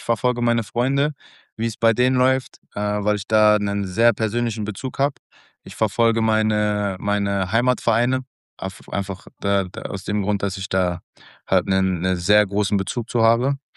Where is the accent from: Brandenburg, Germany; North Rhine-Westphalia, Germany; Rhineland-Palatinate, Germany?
North Rhine-Westphalia, Germany; Bochum; Also Mama, Papa und eine meiner drei Schwestern leben noch in Bochum. Meine Frau kommt auch aus Bochum, ich bin aus Bochum.